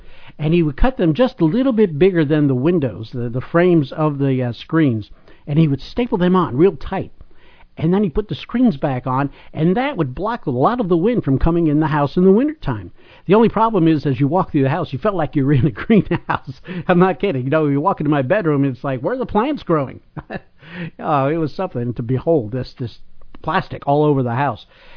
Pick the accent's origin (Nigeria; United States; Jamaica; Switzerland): United States; New Jersey; I have some vivid memories of growing up in New Jersey during the wintertime.